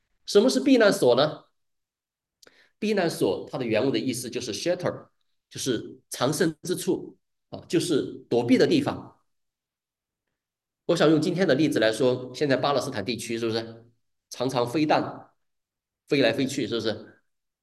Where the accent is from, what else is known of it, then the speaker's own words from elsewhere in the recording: Chongqing, China; now in United States; 那我老家在重庆，重庆有很多什么东西？防空洞。